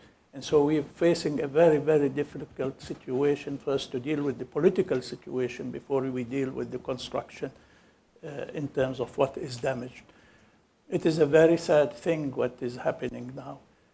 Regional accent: Palestine; Person who came from that region, I grew up in Palestine, and I have, in my 74 years of life

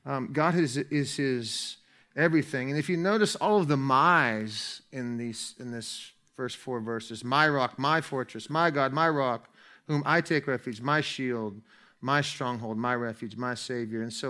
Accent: Alaska, United States; I know what I'm doing. I'm from Alaska. We got all kinds of surfing.

